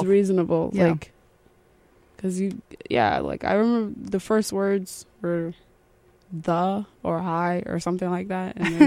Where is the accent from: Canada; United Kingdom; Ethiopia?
Ethiopia; also born or lived in South Sudan; now in Jacksonville, United States; So I was born in South Sudan, and I've never seen South Sudan because as soon as I was born, we migrated over to Ethiopia. And at the refugee camp, and that's where I grew up.